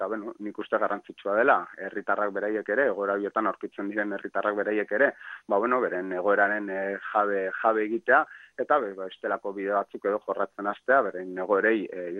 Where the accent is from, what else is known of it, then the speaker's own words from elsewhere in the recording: San Sebastián, Basque Country, Spain; ni Donostiarra naiz